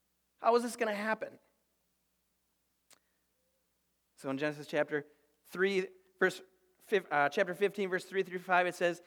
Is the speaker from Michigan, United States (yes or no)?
no; Blaine, Minnesota, United States; I grew up in Blaine, and I grew up in the mobile home court off of Highway 65 over by where Gasoline Alley used to be.